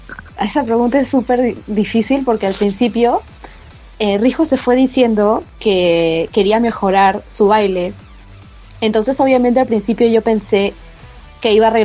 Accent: Peru; soy de Perú.

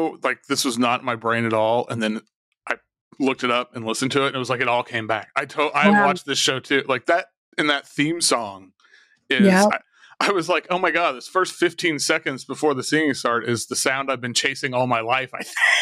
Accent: Tulsa, Oklahoma, United States; where I grew up in West Tulsa, there are a bunch of oil refineries.

